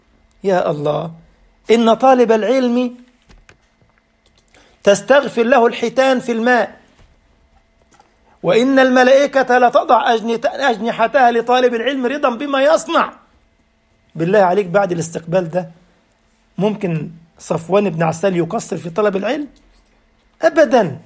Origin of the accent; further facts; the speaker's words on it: Egypt; ده الجماعة البسطاء عندنا في مصر يقول إيه؟